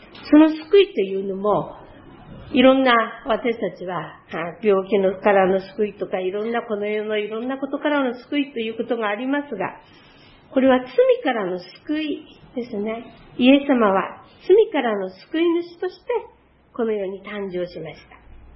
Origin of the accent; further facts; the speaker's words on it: Aomori, Japan; 私は青森県出身で、青森ではねぶた祭りというのがあるんです。